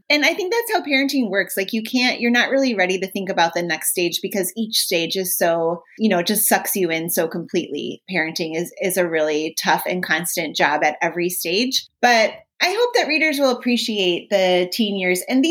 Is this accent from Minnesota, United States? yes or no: yes; Minnesota, United States; I'm from Minnesota. Hockey's a huge here.